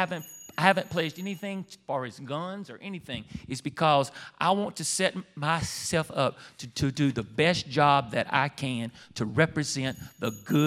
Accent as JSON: {"language": "English", "town": "Jena", "region": "Louisiana", "country": "United States", "said": "I'm proud to tell you that I am from Gina."}